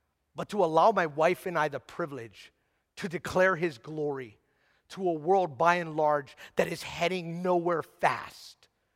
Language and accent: English; Hawaii, United States; I'm a nobody from Hawaii, and I don't mean that in a self-deprecating way.